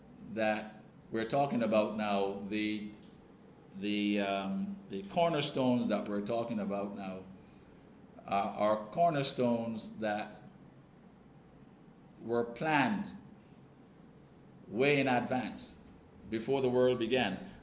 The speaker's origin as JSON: {"language": "English", "country": "Barbados", "tie": "born or raised there", "said": "I remember, for example, growing up in Barbados as a young boy"}